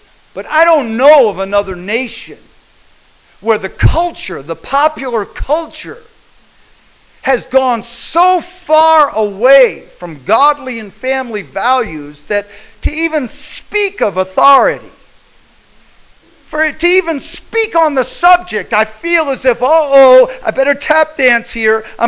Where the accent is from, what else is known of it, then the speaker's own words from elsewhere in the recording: United States; I love America. I thank God I'm an American. I wouldn't want to be born or live anyplace else.